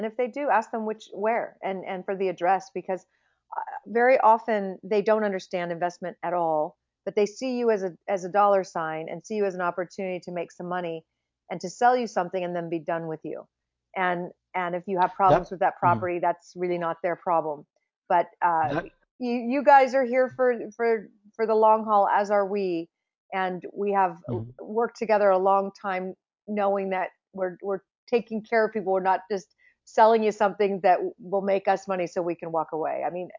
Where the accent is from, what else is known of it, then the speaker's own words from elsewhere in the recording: California, United States; being a Californian